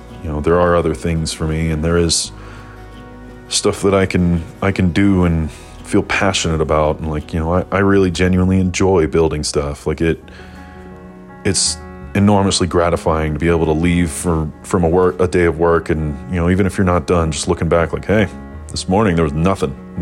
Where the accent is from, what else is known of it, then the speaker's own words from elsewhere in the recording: Nashville, Tennessee, United States; also born or lived in Denver / Savannah; Like, I moved from Denver back to Nashville, where I'm from, then to Savannah, Georgia, then back to Denver.